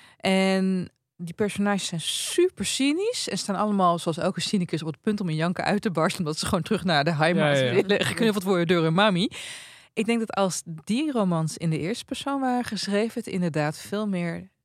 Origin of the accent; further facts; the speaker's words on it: Overijssel, Netherlands; Ja, een beetje, maar ik kom uit Twente.